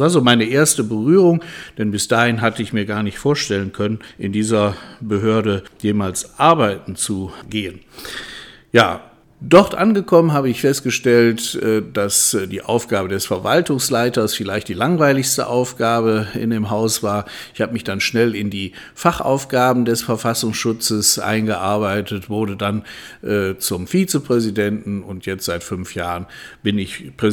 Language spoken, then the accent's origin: German; Wuppertal, North Rhine-Westphalia, Germany; Ja, ich bin in Wuppertal geboren und auch zur Schule gegangen. Mein Abitur habe ich am Gymnasium Sedanstraße gemacht.